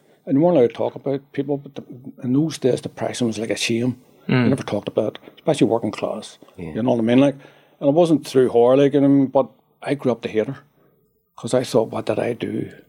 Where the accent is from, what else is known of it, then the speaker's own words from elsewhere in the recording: Belfast, Northern Ireland, United Kingdom; And in Belfast